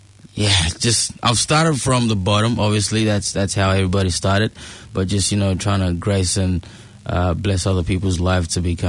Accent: Nigeria; moved away; Born and bred in Nigeria, came here 2006.

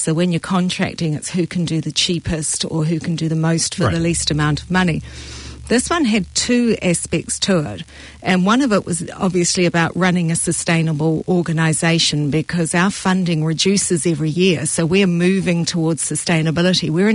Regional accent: Hamilton, Waikato, New Zealand; I grew up in Hamilton, sort of most of my teenage years, and we had a place out in Raglan.

